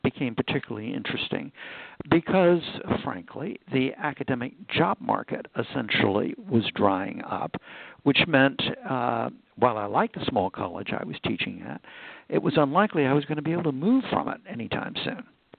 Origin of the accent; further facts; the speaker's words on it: Washington, District of Columbia, United States; I was born and raised just outside of Washington, D.C.